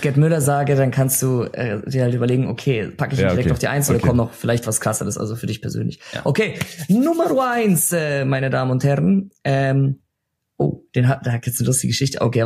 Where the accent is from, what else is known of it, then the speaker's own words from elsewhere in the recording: Bayreuth, Bavaria, Germany; Spielvereinigung Bayreuth, die Stadt, wo ich herkomme.